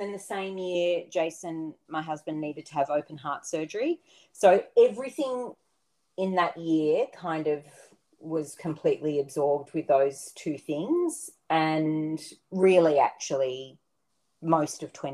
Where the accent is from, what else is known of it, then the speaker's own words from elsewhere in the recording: Sydney, New South Wales, Australia; also born or lived in London / Melbourne; We were living right in the centre of Sydney. I grew up in Sydney, and we'd done a bit of travelling around leading up to that.